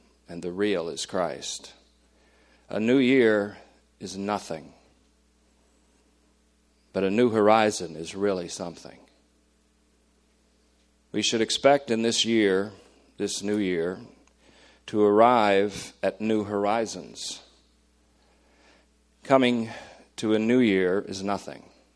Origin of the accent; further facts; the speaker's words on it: Hoosick Falls, New York, United States; born there; it was about a couple miles from where I was born in Hoosick Falls, New York.